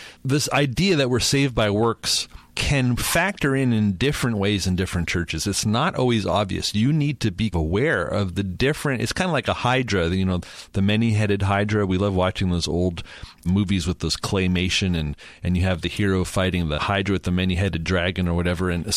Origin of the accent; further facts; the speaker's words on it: Canada; I'm from Canada originally